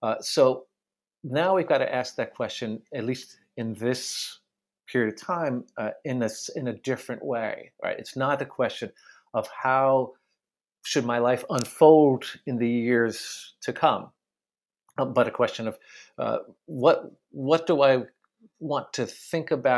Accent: New York, United States; I grew up in New York. I have friends in New York.

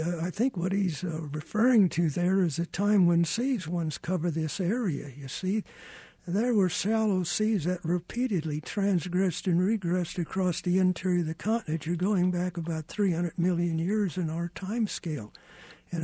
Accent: St. Louis, Missouri, United States; born there; Well, I was born in St. Louis. I've been here since 1966.

